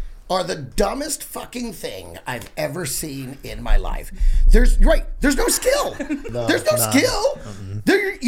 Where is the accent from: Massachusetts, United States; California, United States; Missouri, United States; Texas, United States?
Texas, United States; Dallas; I grew up in Dallas.